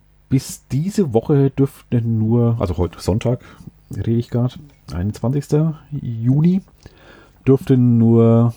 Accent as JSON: {"language": "German", "town": "Schweinfurt", "region": "Bavaria", "country": "Germany", "tie": "born there", "said": "die Stadt Haßfurt, unweit meiner Geburtsstadt Schweinfurt"}